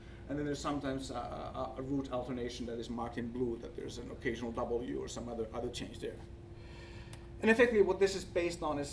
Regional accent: Finland; accent: Finnish; English is a second language; excuse my Finnish accent

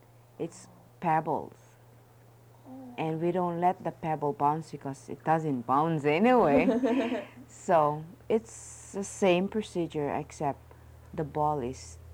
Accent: Philippines; English is a second language; Being a Filipino itself. Well, sometimes they tease you around and what kind of Filipino you are. You can't speak English

